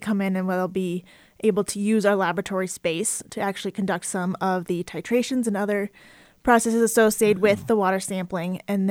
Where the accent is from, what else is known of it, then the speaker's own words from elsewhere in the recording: Colorado, United States; I grew up in Colorado. My mom is actually fifth generation native to Colorado, so I think there's definitely some pride in being from Colorado and the West.